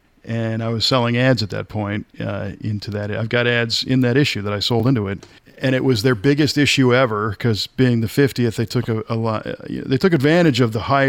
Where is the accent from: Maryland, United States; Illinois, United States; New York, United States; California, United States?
Illinois, United States; Chicago; I grew up in the Chicago area.